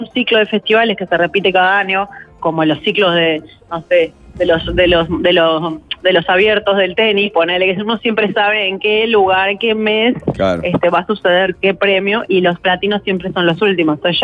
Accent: Uruguay; Aparte soy la uruguaya, nadie es como, obviamente en todos los grupos soy la uruguaya.

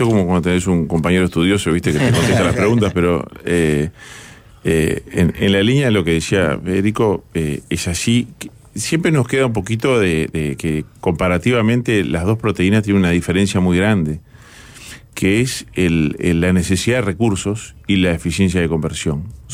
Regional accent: Uruguay; yo soy como buen uruguayo

